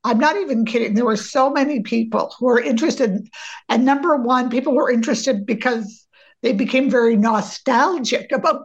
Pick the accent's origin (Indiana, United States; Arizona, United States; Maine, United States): Maine, United States; my mom, we grew up in Maine, and every Saturday we had baked beans